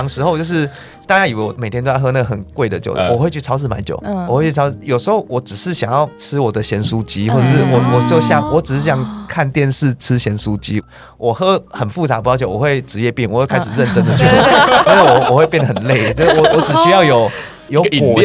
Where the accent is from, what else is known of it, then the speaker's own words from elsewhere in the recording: Taichung, Taiwan; 我们台中人喝辣椒酱长大的